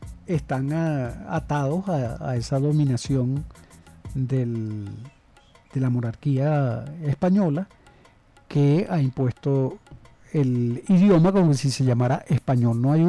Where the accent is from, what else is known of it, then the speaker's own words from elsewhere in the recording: Venezuela; somos venezolanos y venezolanas